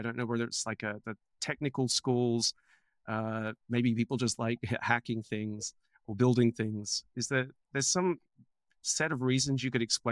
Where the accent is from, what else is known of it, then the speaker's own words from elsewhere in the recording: Australia; I mean, I grew up in Australia and there was a big hacking community in Melbourne